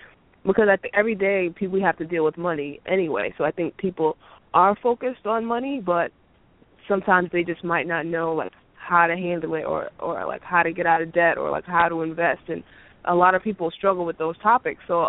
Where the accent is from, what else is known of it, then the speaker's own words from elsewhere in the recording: Boston, Massachusetts, United States; I grew up in Boston, so in a town called Dorchester.